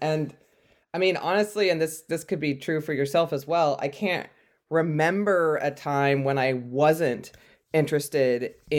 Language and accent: English; California, United States; So I grew up in California